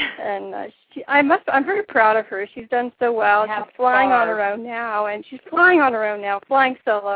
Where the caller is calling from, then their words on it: Toledo, Ohio, United States; I'm calling from Toledo, Ohio.